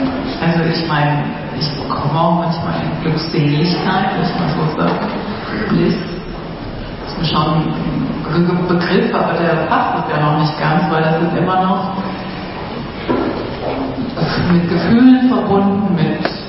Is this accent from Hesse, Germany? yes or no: no; Berlin, Germany; Ja, ich komme aus Berlin.